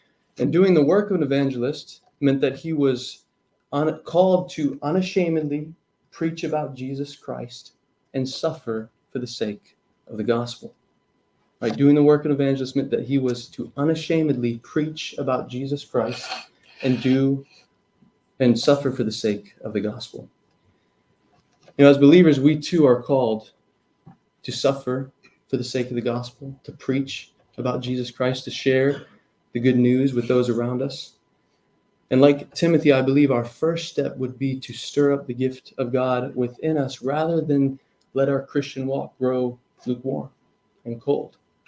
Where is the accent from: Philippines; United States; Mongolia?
Mongolia; I grew up in Outer Mongolia where it would reach negative 50 degree weather at times.